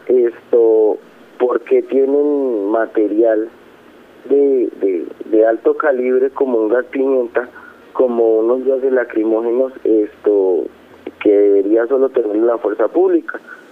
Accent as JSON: {"language": "Spanish", "region": "Bogotá", "country": "Colombia", "said": "Yo soy de Bogotá."}